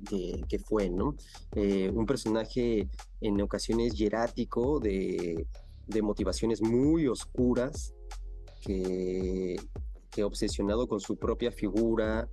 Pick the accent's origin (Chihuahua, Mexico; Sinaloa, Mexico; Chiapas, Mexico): Sinaloa, Mexico; Mazatlán; born there; now in Mexico City, Mexico; Yo nací en Mazatlán, pero llevo también muchos años viviendo en la Ciudad de México